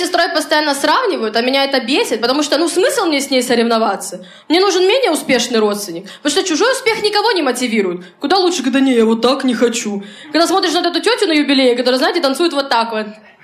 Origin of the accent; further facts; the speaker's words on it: Khabarovsk, Khabarovsk Krai, Russia; now in Moscow, Russia; Я из Хабаровска, вот, но уже год живу в Москве.